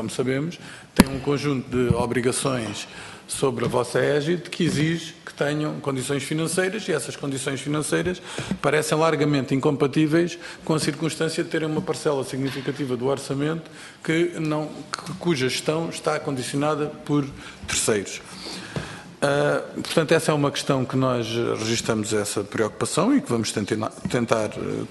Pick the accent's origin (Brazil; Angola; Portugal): Portugal; Faro; Isso é matéria, para mim, como algarvio, da maior importância.